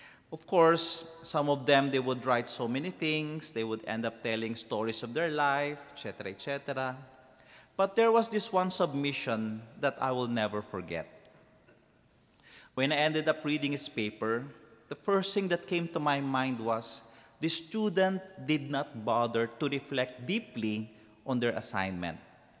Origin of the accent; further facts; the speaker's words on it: Philippines; I am a priest of the Diocese of Iva in Zambales in the Philippines. Yes, I'm a Filipino.